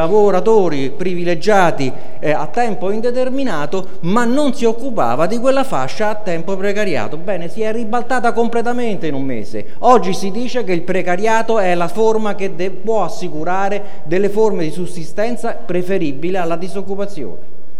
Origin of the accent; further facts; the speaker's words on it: Frascati, Lazio, Italy; Io vengo da Frascati